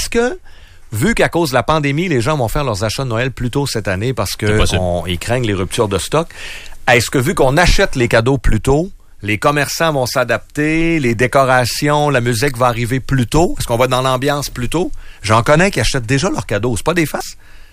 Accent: Quebec, Canada; je viens du Saguenay-Lac-Saint-Jean

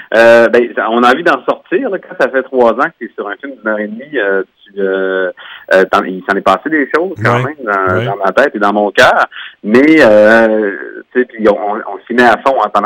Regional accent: Roberval, Quebec, Canada; moved away as an adult; j'ai grandi à Roberval, puis j'ai longtemps travaillé pour mon père aussi, là, sur la ferme maraîchère. Je suis parti, j'ai quitté quand j'avais à peu près 18 ans

